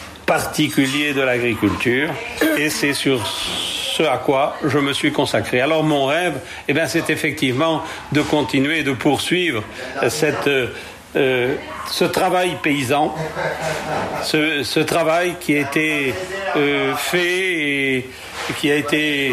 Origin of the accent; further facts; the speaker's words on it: Brittany, France; effectivement j'habite le Puy de Dôme, mais je suis originaire d'une petite ville de Bretagne Gallo qui est des Côtes d'Armor. Voilà, alors mon origine est en fait un fils de paysan, de petit paysan, de salarié agricole de cette contrée